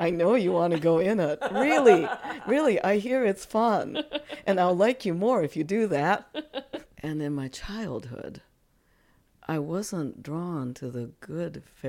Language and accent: English; Japan; Okay, so growing up in Japan, even in Japan, I was a smaller kid.